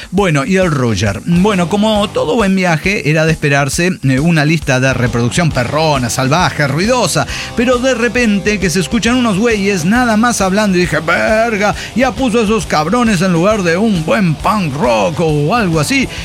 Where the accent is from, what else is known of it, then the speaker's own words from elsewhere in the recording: Reynosa, Tamaulipas, Mexico; Soy de Reynosa, Tamaulipas, y estoy casándome con mi patrona en Punta Mita, Nayarit.